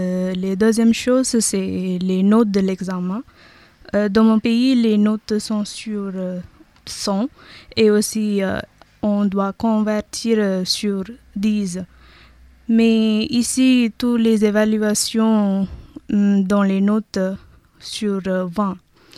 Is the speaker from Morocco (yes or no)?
no; Puducherry, India; now in France; Je viens de l'Inde. En Inde, ma ville natale est à Pondichéry, et c'est au sud de l'Inde.